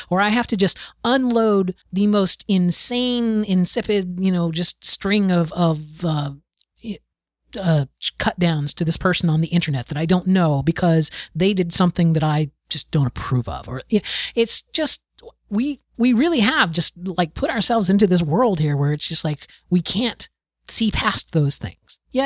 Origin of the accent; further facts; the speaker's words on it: the South, United States; I grew up in the South. It's nothing new to me. Well, I grew up where Chick-fil-A was founded.